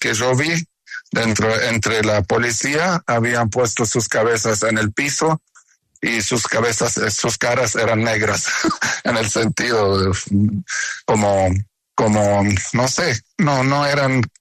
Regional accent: Colombia; yo soy colombiano, con orgullo.

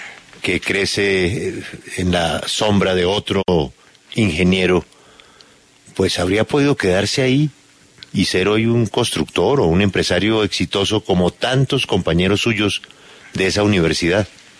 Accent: Colombia; como muchos colombianos más en esa época que rechazábamos

